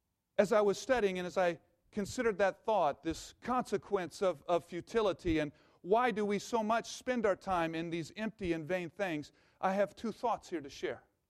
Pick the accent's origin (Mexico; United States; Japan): United States; Missouri; Well, I'm from Missouri. You know, we're a little bit warmer water here.